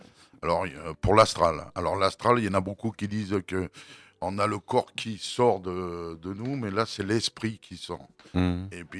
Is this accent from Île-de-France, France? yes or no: no; Lançon, Provence-Alpes-Côte d'Azur, France; De Lançon, Provence.